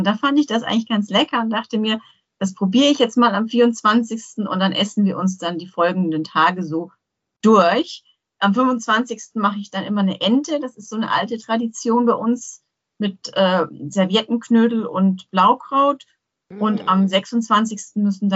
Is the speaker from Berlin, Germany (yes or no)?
no; Bavaria, Germany; ich bin ja aus Bayern. Und in Bayern, da ist ja eigentlich das üblich